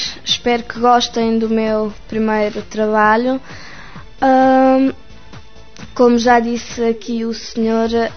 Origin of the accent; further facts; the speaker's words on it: Aveiro, Portugal; now in Luxembourg; No norte do país